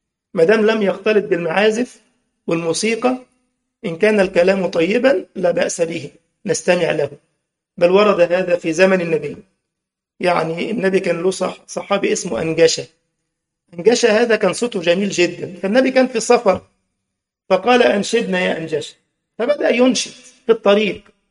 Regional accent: Egypt; وعملوا بقى حلاوة المولد دي اللي عندنا في مصر، الحاجات الحلوة دي الحلوة عادي

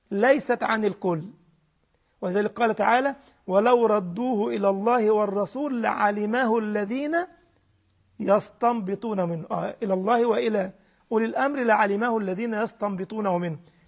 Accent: Egypt; هو عندنا في مصر، مش عارف بقى في تونس عندكم زي ولا لا، وفي المغرب عندكم؟

